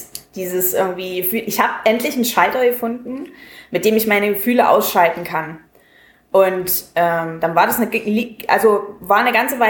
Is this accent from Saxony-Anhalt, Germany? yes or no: yes; Saxony-Anhalt, Germany; Ich komme aus Sachsen-Anhalt und das hört man auch.